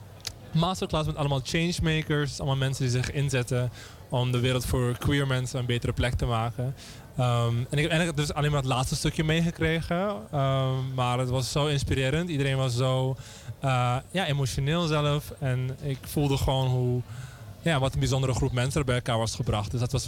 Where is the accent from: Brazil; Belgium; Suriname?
Suriname; now in Netherlands; Ik ben in Suriname opgegroeid.